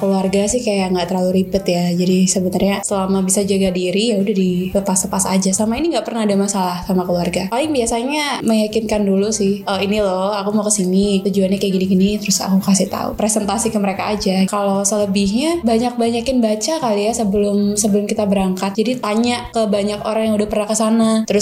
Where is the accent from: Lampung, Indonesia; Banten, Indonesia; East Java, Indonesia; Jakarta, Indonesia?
East Java, Indonesia; Surabaya; aku kan dari Surabaya nih. Jadi dari Surabaya tuh kayak gak mau naik pesawat.